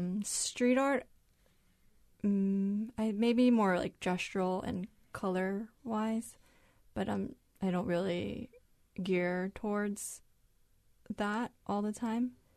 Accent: Japan; I grew up in Japan, so I'm used to a lot of visual narratives.

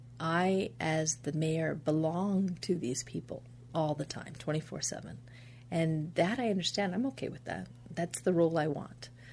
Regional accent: Alaska, United States; They knew that I grew up in Alaska.

